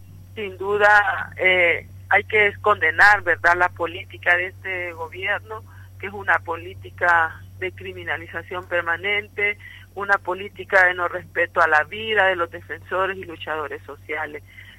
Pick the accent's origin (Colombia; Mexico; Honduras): Honduras; los hondureños y hondureñas estamos aquí también